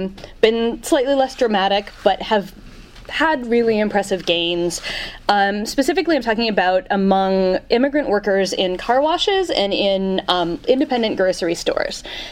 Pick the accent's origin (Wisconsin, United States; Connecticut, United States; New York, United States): New York, United States; So I want to take us back a little bit, because I'm from New York. I've been covering the labor movement in New York for 4 years now, since I've been living there.